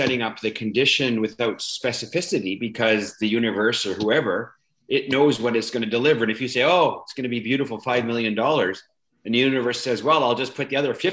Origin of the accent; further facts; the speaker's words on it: Eastern Canada, Canada; I grew up middle class in Eastern Canada